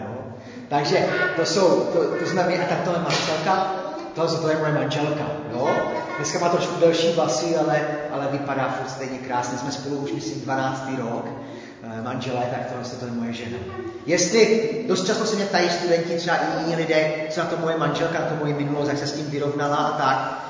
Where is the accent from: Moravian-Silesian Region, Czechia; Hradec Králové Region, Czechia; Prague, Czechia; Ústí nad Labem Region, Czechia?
Moravian-Silesian Region, Czechia; Havířov; Já pocházím z Havířova, což nevím, jestli vidíte, ale Havířov je nejmladší město republiky.